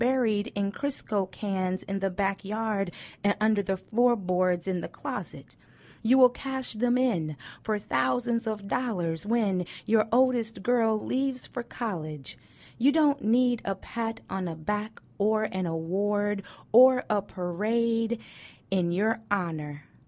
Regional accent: Kentucky, United States; accent: Kentucky; My Kentucky accent came out just then when I said I am.

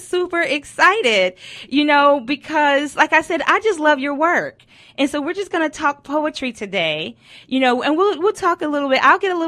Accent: Kentucky, United States; accent: Kentucky; My Kentucky accent came out just then when I said I am.

